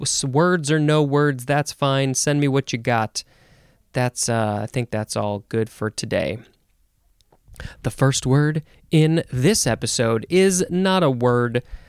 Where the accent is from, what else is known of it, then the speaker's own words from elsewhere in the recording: Chicago, Illinois, United States; I say dove. I grew up in the Chicago area.